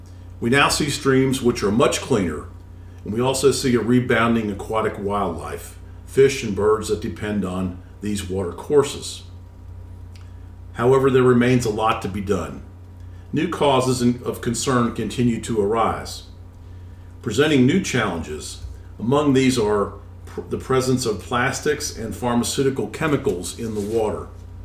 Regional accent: Cincinnati, Ohio, United States; Growing up in Cincinnati, I would see the Grand Ohio River, certainly on a daily basis.

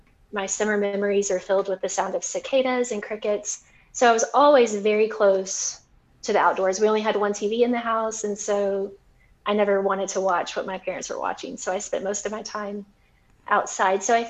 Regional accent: Tennessee, United States; I guess I would start with the fact that I grew up in East Tennessee, in the beautiful hills of East Tennessee.

